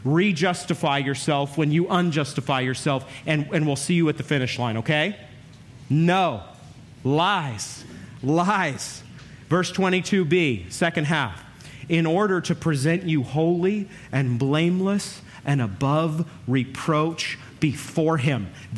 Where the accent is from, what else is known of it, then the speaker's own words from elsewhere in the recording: Maine, United States; You're dropped in a New England forest. I'm from Maine, so I get this.